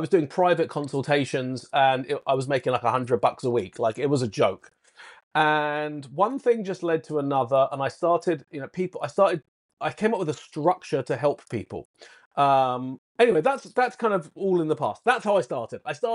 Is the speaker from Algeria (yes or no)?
no; United Kingdom; accent: British; now in United States; if you ignore my British accent, I am an American citizen now and have been for many years.